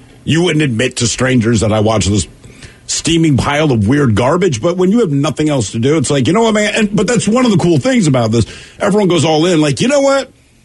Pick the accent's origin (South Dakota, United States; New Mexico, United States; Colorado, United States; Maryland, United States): Maryland, United States; Baltimore; I'm from Baltimore. I know a lot of guys that are from Baltimore.